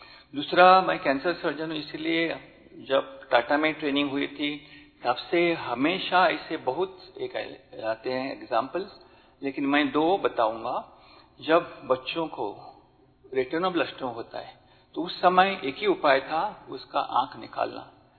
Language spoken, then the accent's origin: Hindi; Goa, India; मैं गोवा से आया हूँ